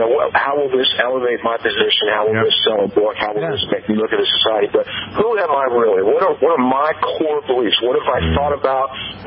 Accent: Philadelphia, Pennsylvania, United States; moved away as an adult; No, I'm from Philadelphia originally. I graduated from Liberty University, and I got a job here in August.

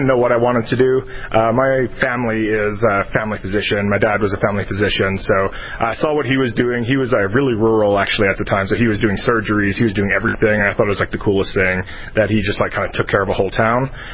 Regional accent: Canada; now in United States; I'm Canadian originally before coming down to America

